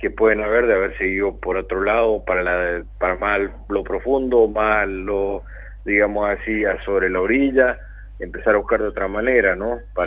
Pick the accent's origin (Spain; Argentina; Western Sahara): Argentina; San Rafael, Mendoza; also born or lived in General Alvear; Así que somos nacido en General Alvear, pero criado en San Rafael, en Real del Padre, uh-huh. Un pueblito que está muy cerca de aquí, General Alvear.